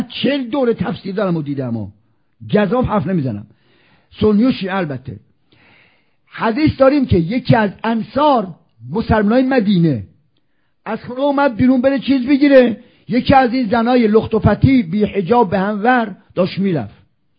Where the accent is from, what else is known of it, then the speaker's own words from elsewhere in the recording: Isfahan, Iran; now in Qom, Iran; من خب بچه اصفهانم، مساکن قم، میرم و میام، مادرم، خواهرام، داداشام، دو تاشون اصفهانن